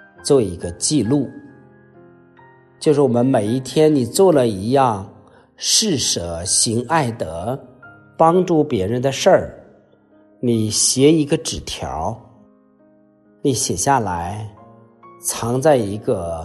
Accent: China; 我相信我们中国人从来不张扬。

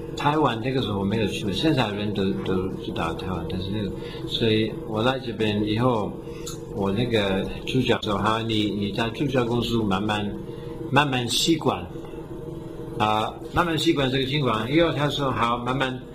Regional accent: United Kingdom; Chinese is a second language; also born or lived in Cyprus / South Africa; 因为我是英国人，可以说的，我的护照是英文，但是我出生的在塞浦路斯

